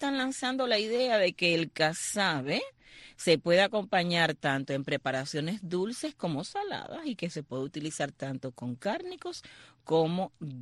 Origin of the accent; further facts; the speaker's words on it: San Germán, Holguín, Cuba; No, yo soy de Holguín, de San Germán, Holguín. No me estés cambiando de provincia.